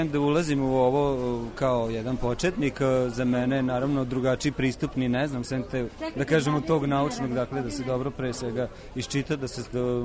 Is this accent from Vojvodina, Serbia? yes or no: yes; Novi Sad, Vojvodina, Serbia; Ja sam inače Novosađan